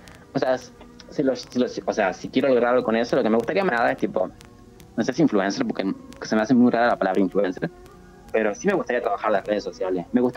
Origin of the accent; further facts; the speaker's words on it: Tucumán, Argentina; now in Jujuy, Argentina; Y sí, viviendo en una ciudad chica. Encima yo no soy oriunda de Jujuy. Yo vivía en otra provincia un poco más grande llamada Tucumán. Y me vine a vivir a esta provincia más chica por mi pareja, que él es jujeño.